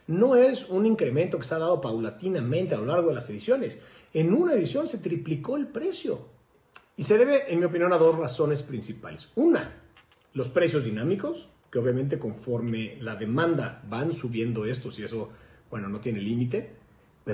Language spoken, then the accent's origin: Spanish; Mexico; yo como mexicano veo muchísimo más difícil ir a un mundial en México